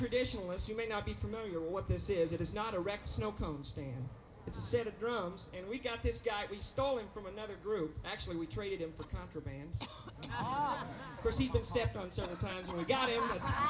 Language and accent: English; Salem, Missouri, United States; I'm from Salem, Missouri